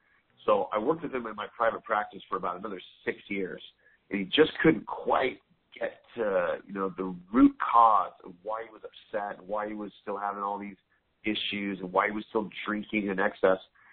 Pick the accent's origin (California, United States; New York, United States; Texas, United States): California, United States; Los Angeles; I come from a background of trauma, growing up in the East Los Angeles area, the gang area.